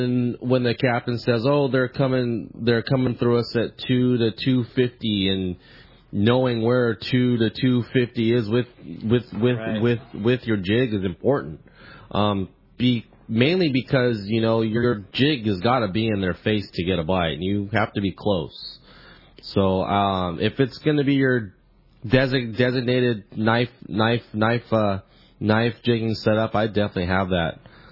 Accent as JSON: {"language": "English", "town": "San Diego", "region": "California", "country": "United States", "tie": "born or raised there", "said": "And I grew up in San Diego, started kind of getting on boats when I was probably 11 or 12 years old on the half day boats at Seaforth"}